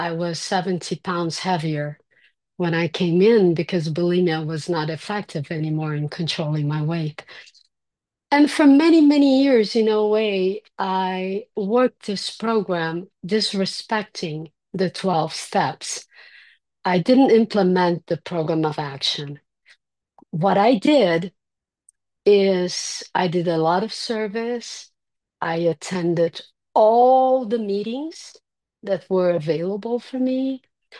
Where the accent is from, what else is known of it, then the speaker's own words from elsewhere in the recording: Brazil; And I'm from Brazil.